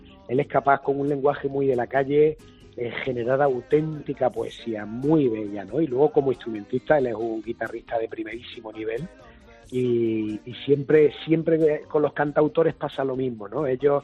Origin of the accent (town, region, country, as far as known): Málaga, Andalusia, Spain